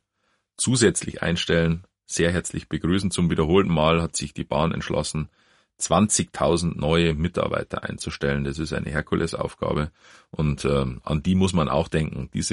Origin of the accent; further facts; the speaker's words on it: Passau, Bavaria, Germany; now in Berlin, Germany; aus meiner Heimatstadt Passau